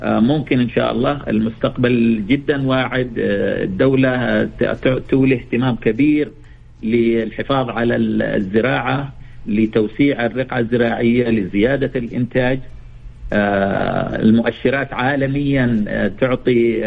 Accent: Jeddah, Makkah Province, Saudi Arabia; نعم عندنا في جدة

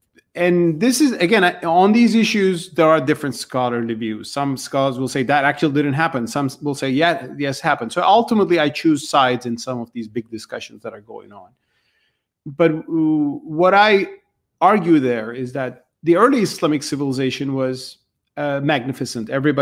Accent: Turkey; Well, I grew up with this in Turkey.

